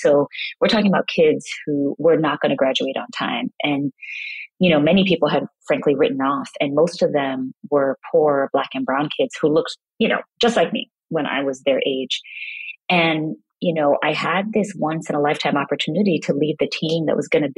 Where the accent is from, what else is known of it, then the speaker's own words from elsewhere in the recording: Kingston, Surrey, Jamaica; also born or lived in Brooklyn, New York, United States; I grew up partly in Kingston, Jamaica and Brooklyn, New York